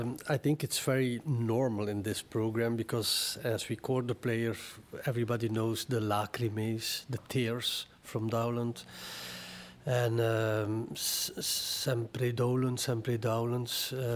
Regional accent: Flanders, Belgium; well, we are from Europe, from Belgium, from Flanders

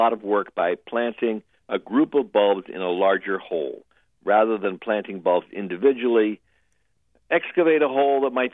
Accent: Connecticut, United States; I grew up in Connecticut, and we had a nice patch of woods behind the house

